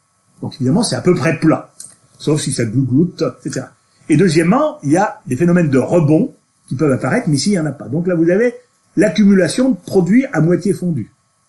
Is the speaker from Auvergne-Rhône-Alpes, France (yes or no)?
yes; Auvergne-Rhône-Alpes, France; Surtout si c'est en Auvergne, vous imaginez, je suis auvergnat, je me permets d'appeler les auvergnats.